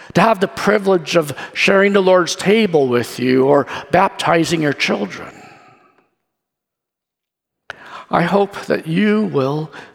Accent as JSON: {"language": "English", "region": "Kansas", "country": "United States", "said": "people ask me, where are you from? I proudly tell them, I'm from Kansas. I choose to be a Kansan."}